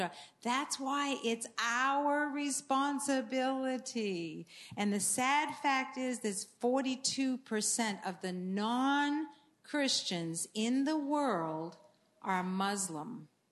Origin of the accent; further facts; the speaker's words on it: Maine, United States; I also wrote my testimony growing up in Maine in an ungodly home and dealing with the American culture